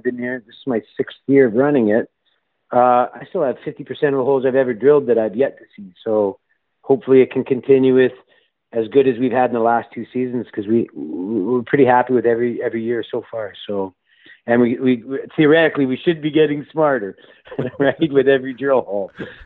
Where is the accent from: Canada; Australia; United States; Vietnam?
Canada; Well, I'm Canadian